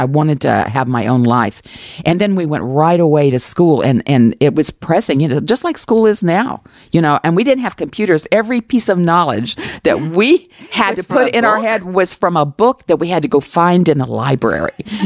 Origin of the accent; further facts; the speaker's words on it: the South, United States; Those were pretty much our options, at least where I grew up. I grew up in the South.